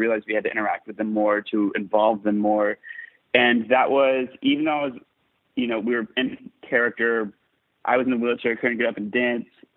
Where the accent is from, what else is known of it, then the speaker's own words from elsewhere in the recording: Texas, United States; But there were two times growing up in Texas where there was a big Walmart convention.